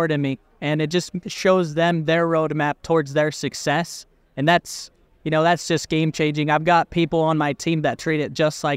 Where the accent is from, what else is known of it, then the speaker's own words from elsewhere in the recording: Park City, Utah, United States; I'm from Park City, Utah, and we're the best landscaping company out of Utah.